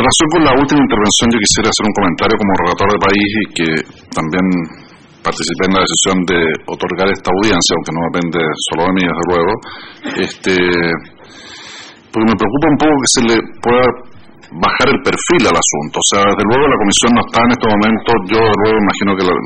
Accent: Chile; información que poseía el Comité de Inversiones Extranjeras en Chile, en mi país

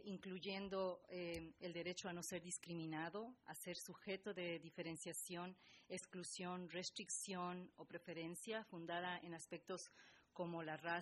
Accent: Ecuador; soy ecuatoriana.

